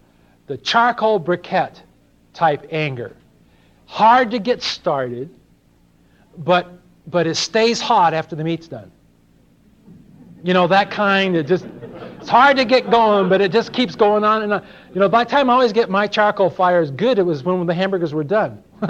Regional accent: Los Angeles, California, United States; I've been around Jewish people most all of my life growing up in Los Angeles.

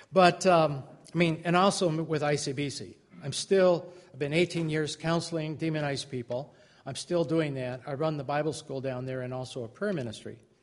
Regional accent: Los Angeles, California, United States; So I, as an unsaved kid, growing up in Los Angeles, who had never darkened a door of a church

